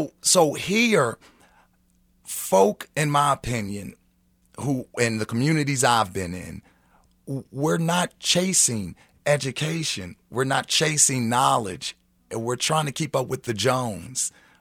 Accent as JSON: {"language": "English", "town": "Baltimore", "region": "Maryland", "country": "United States", "lives_now": "Kansas City, United States", "said": "But I'm from Baltimore, of Maryland, a very Black city. Kansas City is not a very Black city."}